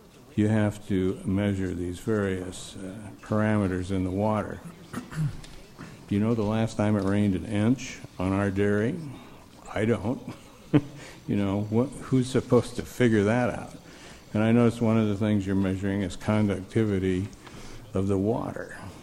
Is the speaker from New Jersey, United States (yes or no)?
no; Iowa, United States; I grew up in Iowa. I still own a farm back there. We had a feedlot.